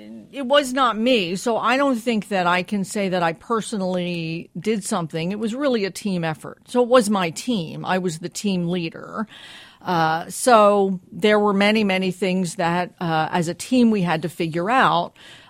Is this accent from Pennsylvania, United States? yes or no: yes; Pennsylvania, United States; born there; I was born in Delaware County. I went to school in Upper Darby High School, before Tina Fey, and went away to college and came back to Philadelphia to go to law school.